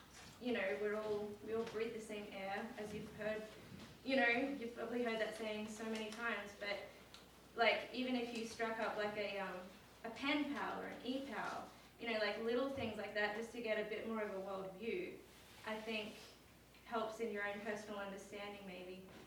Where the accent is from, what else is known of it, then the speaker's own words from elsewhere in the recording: Australia; I'm from Australia